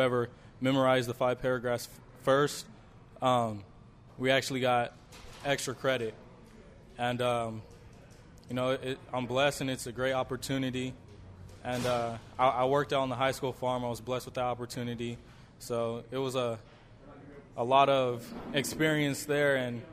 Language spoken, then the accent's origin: English; California, United States; I am a sophomore from California. I attend Mission Oak High School.